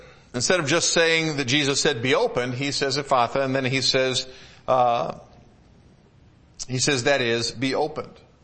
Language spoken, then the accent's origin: English; Detroit, Michigan, United States; When I was growing up in the Metro Detroit area, we had quite a large number of them.